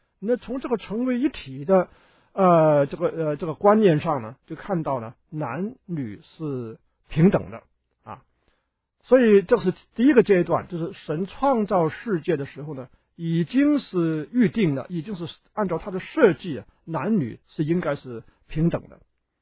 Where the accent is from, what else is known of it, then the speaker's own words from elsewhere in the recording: Hong Kong; 我亲眼看过啊，很多家庭啊是偏爱男孩子的，我小的时候在香港啊。